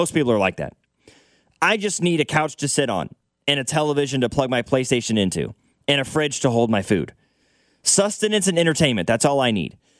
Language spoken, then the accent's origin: English; Lawson, Missouri, United States; I grew up in the metro. I didn't grow up like in Kansas City city limits by any stretch. I grew up in Lawson, Missouri.